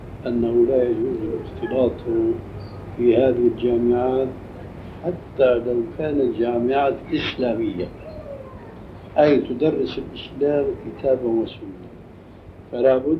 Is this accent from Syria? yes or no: yes; Syria; يسمى عندنا في سوريا بالصف